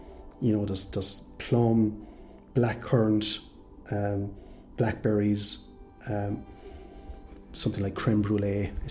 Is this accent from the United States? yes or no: no; Mitchelstown, Munster, Ireland; So I grew up in Mitchelstown, North Cork, which is about maybe 5 or 6 miles from Limerick and 6 or 7 miles from Tipperary. So we just scrope into Cork, lucky enough.